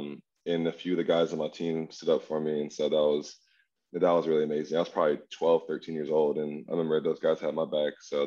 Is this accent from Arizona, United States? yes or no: no; Birmingham, Alabama, United States; Growing up in Birmingham, you're kind of already expecting the worst, but hoping for the best.